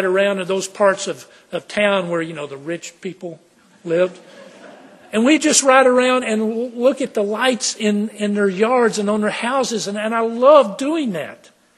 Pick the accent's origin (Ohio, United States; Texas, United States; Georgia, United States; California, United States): Texas, United States; Lubbock; I remember this as a teenager growing up in Lubbock, Texas.